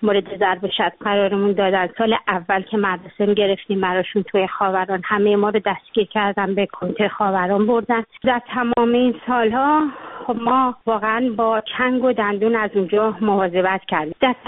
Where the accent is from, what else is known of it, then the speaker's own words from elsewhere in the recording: Iran; moved away; من حدود 14-15 سال از ایران اومدم بیرون